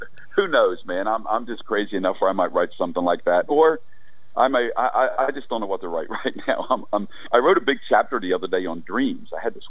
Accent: Philadelphia, Pennsylvania, United States; Early gospel music influence on me growing up in Philly, the early days of the … our career in gospel

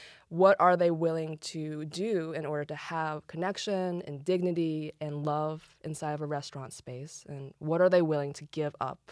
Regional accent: Rockville, Maryland, United States; moved away; also born or lived in North Potomac; Of Rockville, yes. Because you just can't really see your hometown until you leave it.

